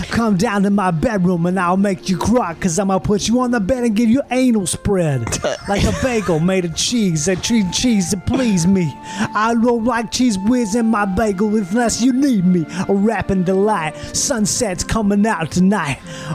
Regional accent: Melbourne, Victoria, Australia; Oh, I'm from Melbourne.

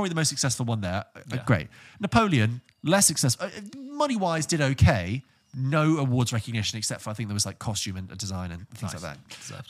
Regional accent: United Kingdom; we're British, so we have a stick up a bum.

